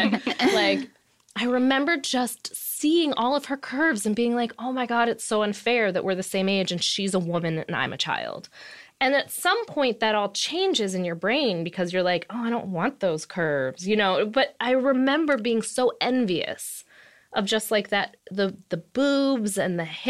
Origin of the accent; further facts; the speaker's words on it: Michigan, United States; I'm from Michigan, so it was, you know, similar.